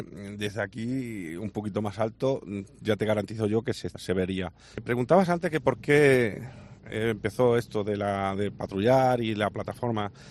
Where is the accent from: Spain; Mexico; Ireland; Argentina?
Spain; Madrid, Community of Madrid; moved away as an adult; also born or lived in Navalvillar de Pela; Yo me he criado en Madrid, de hecho he vivido toda mi vida en Madrid, mis padres emigraron. Nací en el pueblo, en Navalvillar de Pela, pero me fui me llevaron con un añito así a Madrid, y de hecho me crié a Madrid. Y me vine hace 16 años